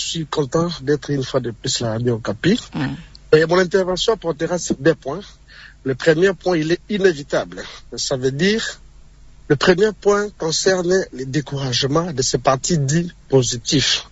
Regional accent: DR Congo; nous, les Congolais.

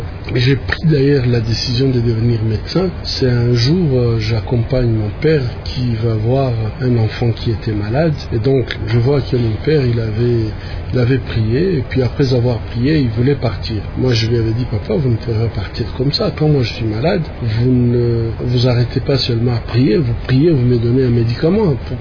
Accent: Bukavu, South Kivu, DR Congo; also born or lived in Kinshasa / Burundi; J'ai grandi à Bukavu, à l'est du Congo, en République démocratique du Congo.

